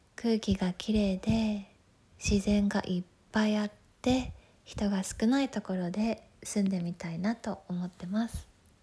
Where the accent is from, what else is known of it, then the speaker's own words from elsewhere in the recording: Tokyo, Japan; 生まれも育ちも東京です。東京からあまり出たことがなくて、将来は東京以外のところで暮らしてみたいなと思ってます。